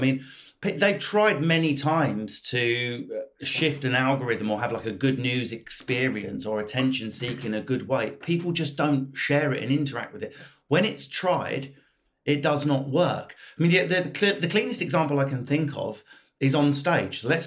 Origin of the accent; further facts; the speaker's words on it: United Kingdom; because I'm British